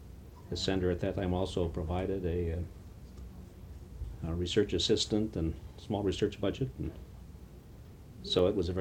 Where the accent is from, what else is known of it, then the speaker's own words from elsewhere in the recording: Petoskey, Michigan, United States; born there; I was born in 1928 in Petoskey, Michigan.